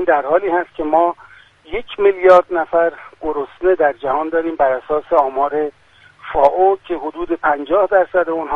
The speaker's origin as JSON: {"language": "Persian", "country": "Iran", "said": "همه ما به عنوان یک ایرانی وظیفه داریم"}